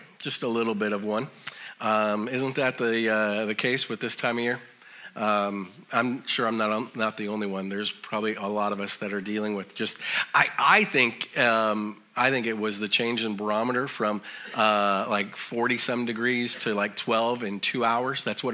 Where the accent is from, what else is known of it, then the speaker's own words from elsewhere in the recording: Colorado, United States; I remember growing up in Colorado